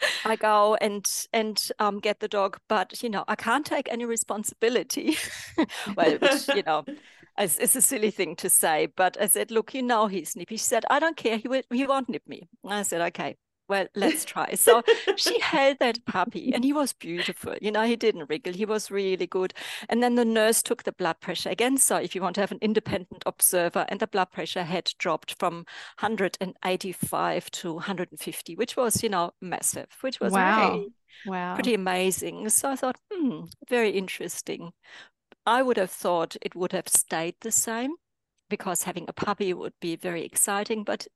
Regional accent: Germany; now in Australia; So obviously, as you can hear, I'm not Australian. So I migrated from Germany in 1991.

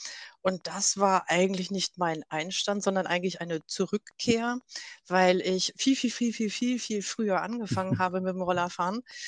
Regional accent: Bremen, Germany; In Bremen gab es, also ich bin Bremerin

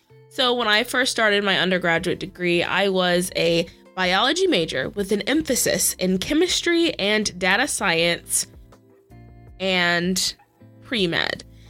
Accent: Midwest, United States; I am from the Midwest, and I currently live in the South, where I am beginning student teaching and getting to enjoy my life in education.

